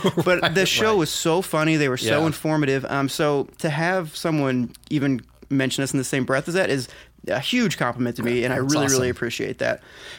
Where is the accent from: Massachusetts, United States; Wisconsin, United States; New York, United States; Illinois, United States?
Massachusetts, United States; I grew up in Massachusetts listening to a show called Car Talk with my dad every Saturday morning